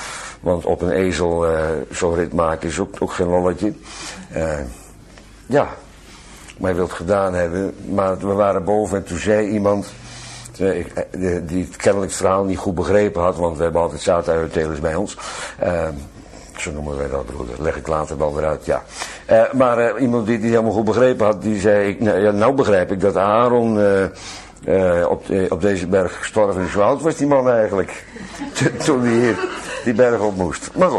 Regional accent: Bodegraven, South Holland, Netherlands; ook al kom ik uit Bodegraven.

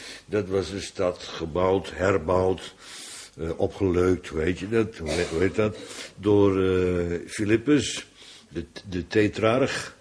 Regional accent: Netherlands; Voor ons Nederlanders is het trouwens ook lastig om ons aan te duiden, hè. Zijn wij Nederlanders of zijn wij Hollanders?

